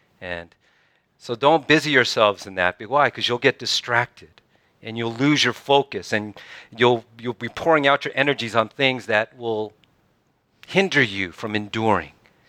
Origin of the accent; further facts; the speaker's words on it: Vallejo, California, United States; I grew up in Vallejo. It's not the greatest school system in the world.